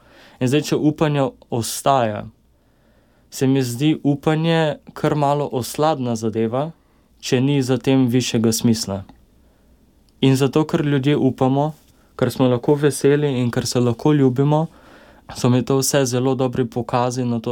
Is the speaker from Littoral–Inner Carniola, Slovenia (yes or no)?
no; Murska Sobota, Mura, Slovenia; Sam prihajam iz Murske Sobote.